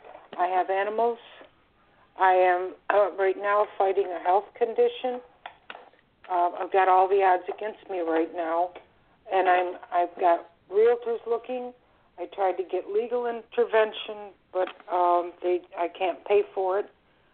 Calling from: Florida, United States; I'm calling from Florida.

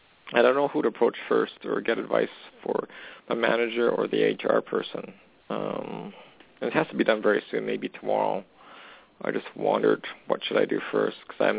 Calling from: Alberta, Canada

